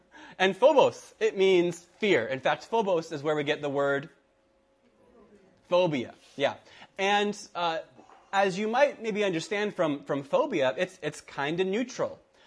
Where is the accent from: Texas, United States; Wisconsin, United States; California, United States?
California, United States; I come from California. I come from Southern California.